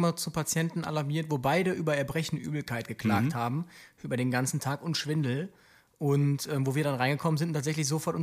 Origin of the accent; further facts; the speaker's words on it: Aachen, North Rhine-Westphalia, Germany; ich komme ja aus Aachen und dort bin ich auch lange Rettungsdienst gefahren.